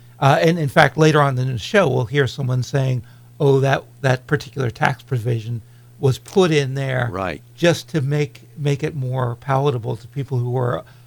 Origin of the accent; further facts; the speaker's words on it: California, United States; As a Californian, it seems like good news.